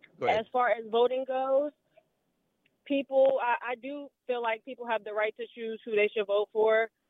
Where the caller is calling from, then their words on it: Virginia, United States; I'm calling from Virginia.